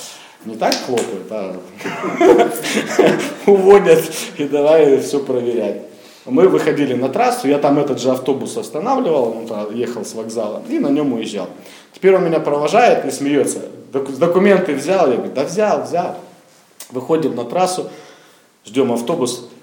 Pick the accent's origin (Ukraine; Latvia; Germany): Germany; Я говорю, я немец.